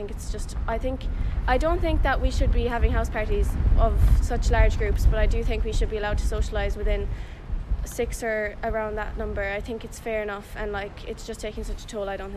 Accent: Killarney, County Kerry, Ireland; now in Dublin, Ireland; Like, I'm not from Dublin, so I can't go home to my family. Like, I'm from Killarney, but I'm going to have to stay up here at the weekends.

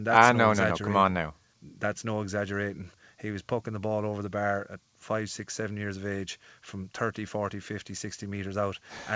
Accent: Ireland; it's something that I suppose is engraved in you as an Irish person, and as I said, the area that I'm from.

